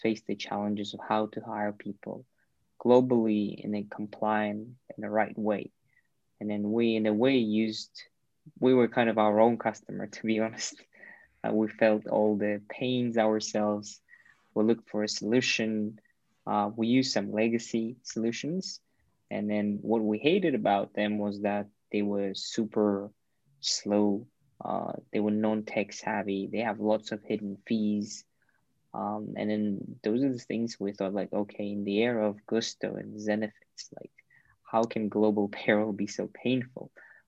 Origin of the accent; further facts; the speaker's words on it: Kazakhstan; English is a second language; now in United Kingdom; I'm originally from Kazakhstan. I've lived most of my life in UK. I've studied there, I worked there. I've started a bunch of startups there.